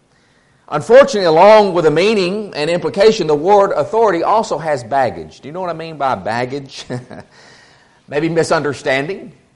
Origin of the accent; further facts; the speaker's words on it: Burkeville, Texas, United States; I'm from Burkeville, Texas. I don't know if you get any more simple than that.